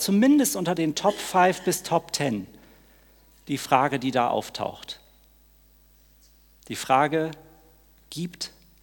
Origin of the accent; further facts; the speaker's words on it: Witten, North Rhine-Westphalia, Germany; Ich selbst komme aus dem Pott, ich bin in Witten an der Ruhr geboren